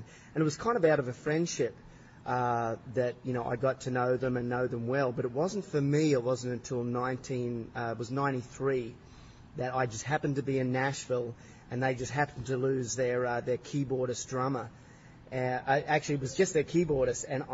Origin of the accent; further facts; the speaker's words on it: Australia; Yeah, I've many, many fond memories of growing up in Australia, of course.